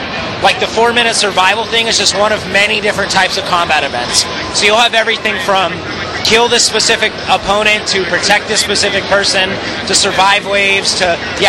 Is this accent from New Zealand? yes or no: no; Phoenix, Arizona, United States; is two people. We're from Phoenix.